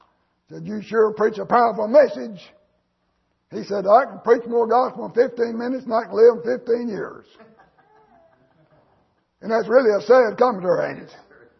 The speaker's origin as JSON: {"language": "English", "country": "United States", "tie": "born or raised there", "said": "I praise God again that I was born and raised in America."}